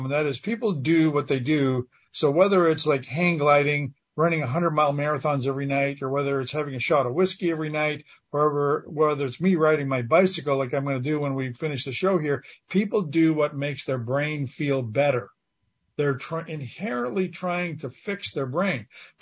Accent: Canada; I'm a hockey fan growing up in Canada.

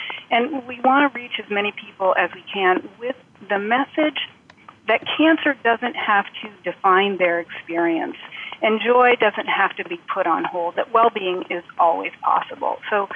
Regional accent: Vermont, United States; So I now work in an outpatient oncology clinic in my home state of Vermont.

